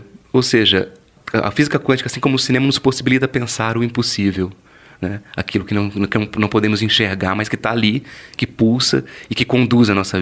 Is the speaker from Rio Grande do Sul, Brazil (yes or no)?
no; São Paulo, Brazil; moved away as an adult; now in Natal, Brazil; Eu sou de São Paulo, né, mas me mudei há 2 anos e meio.